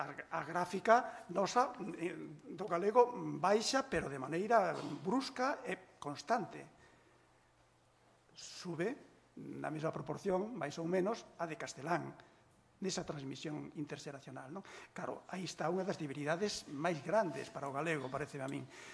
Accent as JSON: {"language": "Galician", "region": "Galicia", "country": "Spain", "first_language": "Galician", "said": "eu son galego falante"}